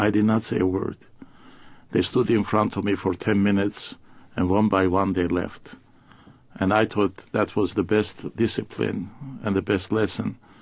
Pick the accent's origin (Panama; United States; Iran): Iran; I said, I'm from Iran. They said, is it in Ethiopia? I said, no.